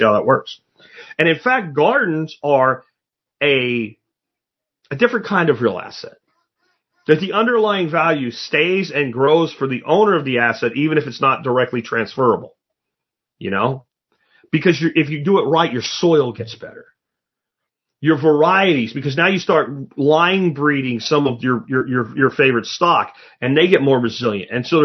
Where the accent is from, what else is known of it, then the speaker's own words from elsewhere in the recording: Pennsylvania, United States; But like when I grew up in Pennsylvania, and we could just go into the public woods and shoot a deer.